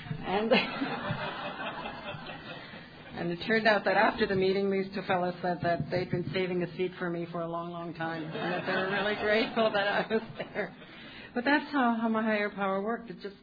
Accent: Germany; English is a second language; And I come from the Back to Basics International meeting in a little town called Übach-Palenberg, which is right on the Dutch border

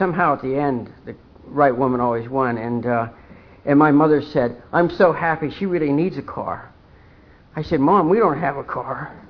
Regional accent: Ohio, United States; born there; But I was born in Ohio. I'm the second child and the eldest son in a family of 11 children. I'm Irish.

